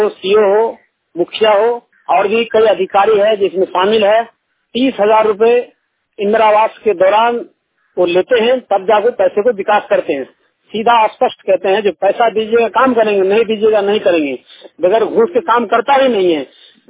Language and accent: Hindi; Dumra, Bihar, India; मैं हरदिया पंचायत से बोल रहा हूँ, डुमरा का रहने वाला हूँ, सिंगिया प्रखंड, जिला समस्तीपुर।